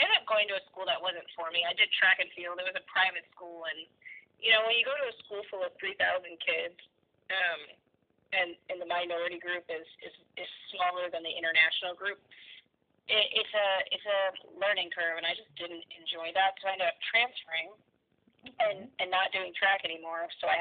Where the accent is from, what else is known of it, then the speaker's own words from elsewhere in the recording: Chicago, Illinois, United States; I'm from Chicago, Illinois.